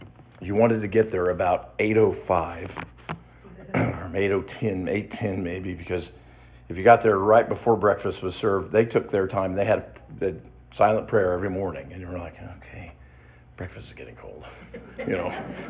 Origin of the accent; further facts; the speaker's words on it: Broad Ripple, Indiana, United States; we spent a lot of time there as I was growing up in Broad Ripple. A lot of weekends at my maternal grandparents.